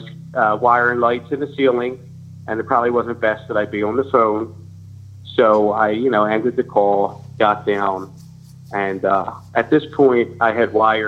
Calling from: Philadelphia, Pennsylvania, United States; from sunny South Philadelphia.

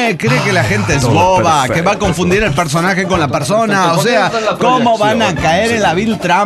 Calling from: Oaxaca, Mexico; de Oaxaca, México.

